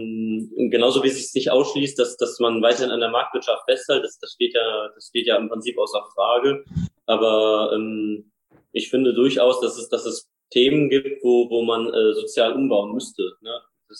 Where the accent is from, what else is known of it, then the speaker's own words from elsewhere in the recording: Hesse, Germany; ich bin 28 Jahre alt, war auch lange Zeit Kreisvorsitzender der Jusos, mein Kinzig-Kreis, meiner Heimat.